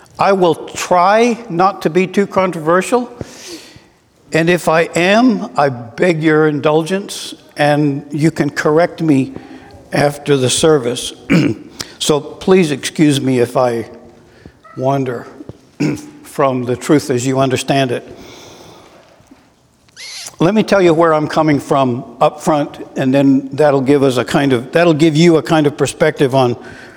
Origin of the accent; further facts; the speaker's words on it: Scotland, United Kingdom; also born or lived in Canada; I was raised in Scotland and Canada, and typically we had no Christians on our street.